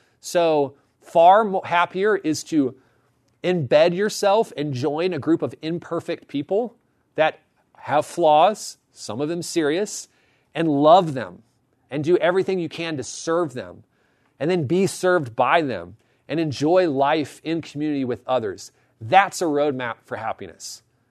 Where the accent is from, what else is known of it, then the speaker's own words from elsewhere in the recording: Virginia, United States; moved away as an adult; I moved out here when I was 22 from Virginia to California